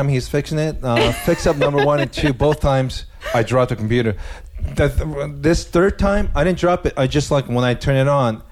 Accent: Japan; And I'm originally from Japan.

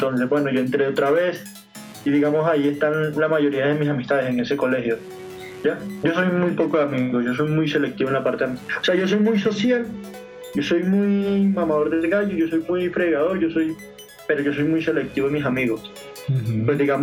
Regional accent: Cesar, Colombia; born there; yo nací en Cosi Cesar el 15 de junio del 2000. Yo apenas voy para 20 añitos.

